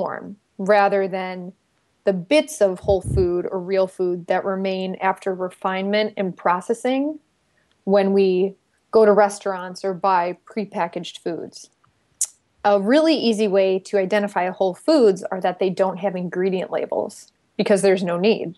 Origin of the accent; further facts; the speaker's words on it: Chicago, Illinois, United States; I'm from Chicago. That's what we do.